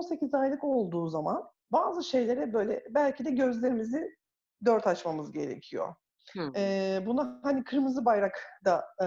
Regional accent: İzmir, Turkey; born there; İzmir doğumluyum aslen. Hani burada doğdum, tekrar buraya geri döndüm gibi oldu.

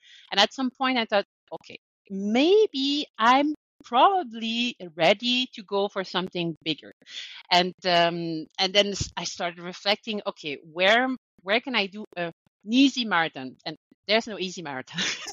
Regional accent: Quebec, Canada; I was born and raised in Quebec in Canada. I'm 37 years old and I started running 7 years ago, almost by accident.

